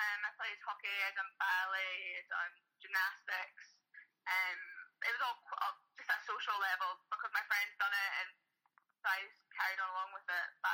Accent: Scotland, United Kingdom; Yeah, I grew up in a really rural place in the Scottish Borders. Kind of the closest well, small village was 3 miles away, and then the closest shop was half an hour away.

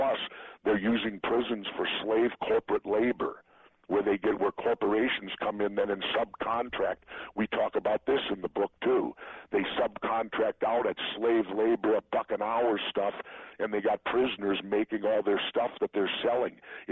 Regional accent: Minneapolis, Minnesota, United States; I grew up in South Minneapolis, and every summer my mom would carve up half of our little backyard in the heart of the city center

